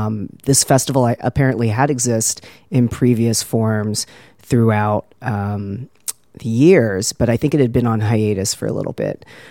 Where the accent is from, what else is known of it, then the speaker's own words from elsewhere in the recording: United States; I'm queer and Filipino-American, born and raised in the United States, as you mentioned.